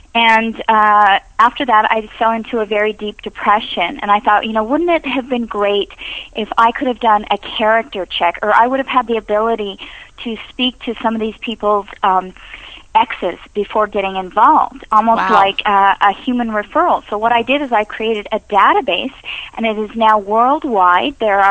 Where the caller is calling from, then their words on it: Arizona, United States; I am calling from Arizona.